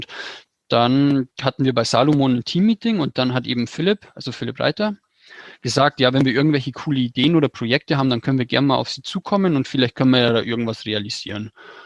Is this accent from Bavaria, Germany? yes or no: yes; Bavaria, Germany; ich komme aus der Gegend von Regensburg.